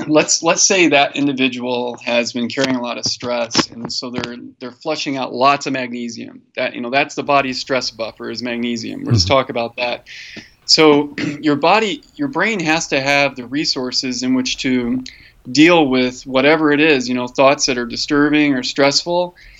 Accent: South Bend, Indiana, United States; Indiana. I was born in Indianapolis, and then I moved to South Bend, and we kind of moved around, lived in San Antonio for a year, and South Dakota for a year on a Sioux Indian reservation.

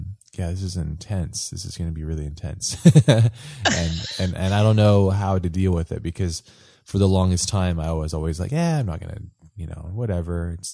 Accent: Hawaii, United States; I grew up in Hawaii primarily. So I'm much more in the tropical nature side, but I'm not into the heat.

